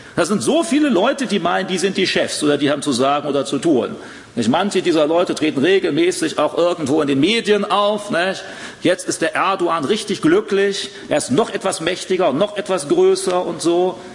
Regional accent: Germany; Und wenn ich als typischer Deutscher da hinkommen würde, dann würde ich sagen, naja, irgendwie nicht schlecht

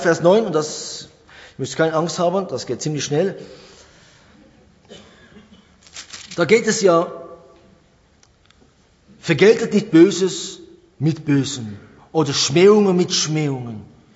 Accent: Switzerland; Vielleicht auch wir als Schweizer, wir denken, ja, wir sind Schweizer und die einen sind sogar Eidgenossen.

